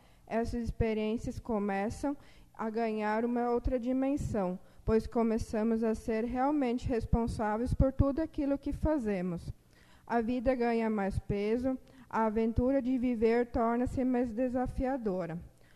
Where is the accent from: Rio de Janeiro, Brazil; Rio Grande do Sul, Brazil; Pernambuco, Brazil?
Rio Grande do Sul, Brazil; Sinimbu; venho do município de Sinimbu.